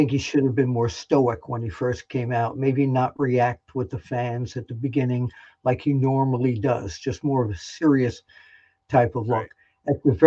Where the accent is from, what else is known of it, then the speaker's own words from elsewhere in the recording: New York, United States; now in Philadelphia, United States; You know, living here in Philly, even though I'm a New Yorker, but living here in Philadelphia